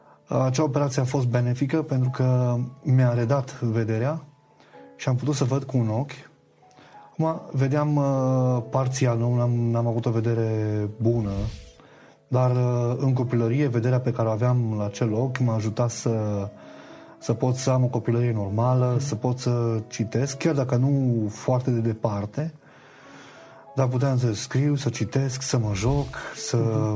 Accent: Arad, Arad County, Romania; Eu sunt deloc din Arad. Acum am 31 de ani

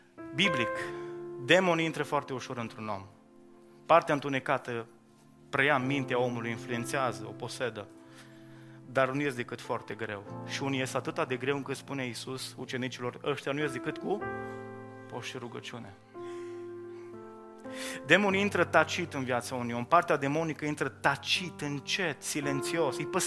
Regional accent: Romania

